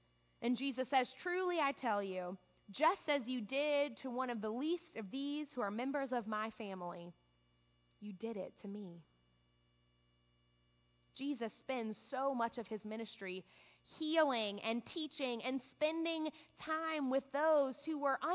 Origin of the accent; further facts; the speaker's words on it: New Orleans, Louisiana, United States; Many of you know that I'm from New Orleans, and I was still in high school when Hurricane Katrina hit